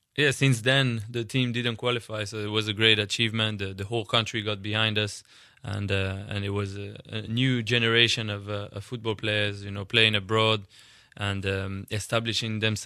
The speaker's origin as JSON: {"language": "English", "country": "Switzerland", "second_language": "English", "said": "You know, and we don't have a 70,000 seat stadium in my home country. The maximum is 40,000, and that was the record crowd for many years that we had at a Swiss game."}